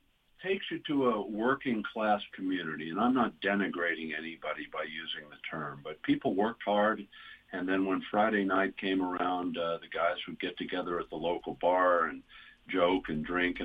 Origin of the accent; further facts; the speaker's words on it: Australia; You know, I grew up in Australia, and my grandfather and uncle would give me a glass of beer as a young boy once in a while.